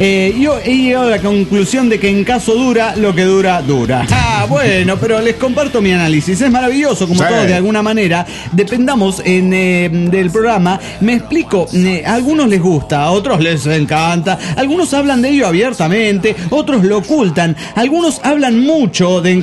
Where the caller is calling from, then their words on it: Quito, Pichincha, Ecuador; de Quito, Ecuador.